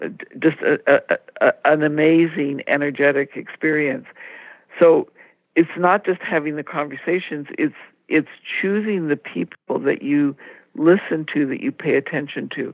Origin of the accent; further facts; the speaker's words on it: India; Some of our audience may know I grew up in India. I had the experience in our home of meeting Sikhs and Hindus and Christians and Buddhists.